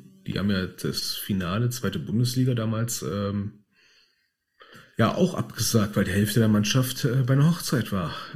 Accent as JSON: {"language": "German", "region": "Berlin", "country": "Germany", "said": "Wir sind halt Berliner"}